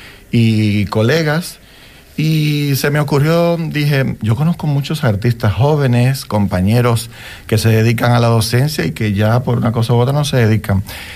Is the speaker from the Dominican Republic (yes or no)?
yes; Dominican Republic; now in Fuerteventura, Spain; yo llegué de República Dominicana en el 2005 a Fuerteventura.